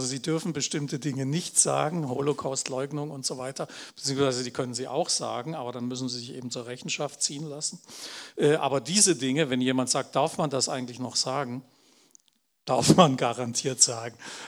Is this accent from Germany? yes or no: yes; Baden-Württemberg, Germany; ich bin ja Schwabe, war immer kreuzunglücklich damit viele Jahre. Heute finde ich super, dass ich Schwabe bin.